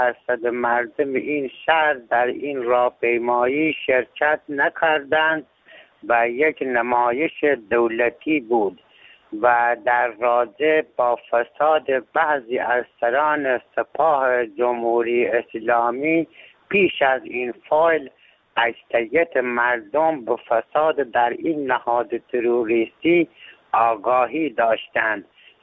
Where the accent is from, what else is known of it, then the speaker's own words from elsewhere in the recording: Afghanistan; now in Yasuj, Iran; من یک افغانی هستم، از شهر یاسوج تماس میگیرم